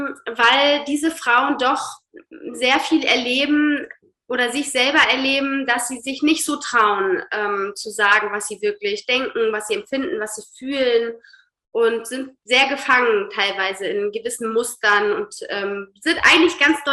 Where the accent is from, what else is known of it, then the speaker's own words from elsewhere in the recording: Hamburg, Germany; Ich komme aus Hamburg